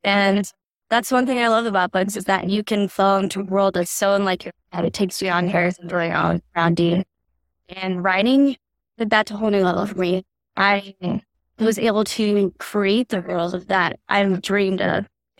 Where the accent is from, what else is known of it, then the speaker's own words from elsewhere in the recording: Madera, California, United States; I grew up in a bookstore. My grandma introduced me to local books and bagels in Madera, California